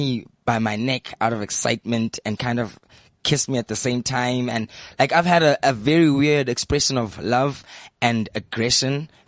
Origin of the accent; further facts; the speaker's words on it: East London, Eastern Cape, South Africa; also born or lived in Mthatha; Dude, I grew up in the Eastern Cape.